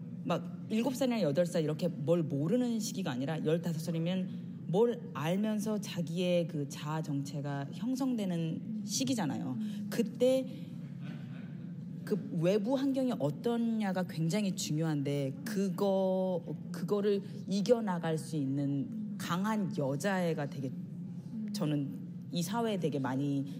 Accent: South Korea; 내가 남한 사람인데

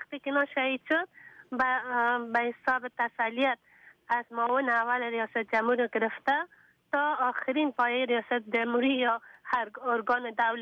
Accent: Afghanistan; از افغانستان برامدیم آمدیم.

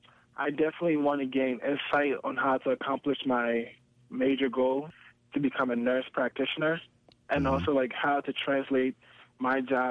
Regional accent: Gaithersburg, Maryland, United States; also born or lived in Ghana; I was born in Ghana, Africa, West Africa. Stayed there until I was about six, came to the United States, and then moved to Gaithersburg, Maryland, and then later to Rockville, Maryland

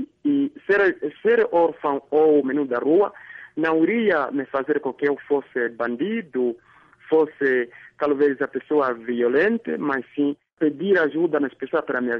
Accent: Rundu, Kavango East, Namibia; moved away as an adult; now in Windhoek, Namibia; Eu cresci no Rundo, fui nascer no Rundo, e do Rundo vim na capital, 96, saí do Rundo, vim na capital de Windhoek, capital da Namíbia, Windhoek, onde estou agora.

